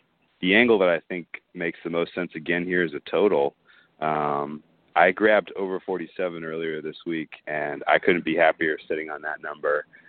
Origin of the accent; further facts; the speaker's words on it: Massachusetts, United States; First of all, just as a declaration, I grew up in Massachusetts, so I do have a little bit of Patriot Homer in me.